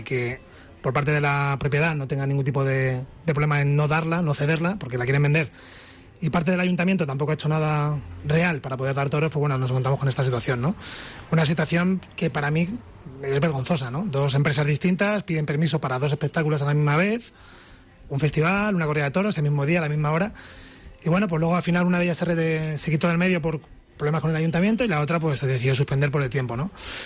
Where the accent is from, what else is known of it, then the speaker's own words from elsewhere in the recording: Madrid, Community of Madrid, Spain; Yo soy de Madrid, pero tengo familia en Talavera.